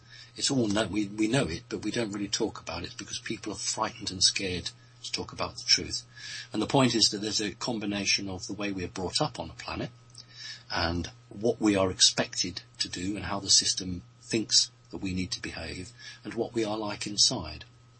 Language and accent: English; United Kingdom; which as a British person I pronounce as Sirius, but an American person would say Sirius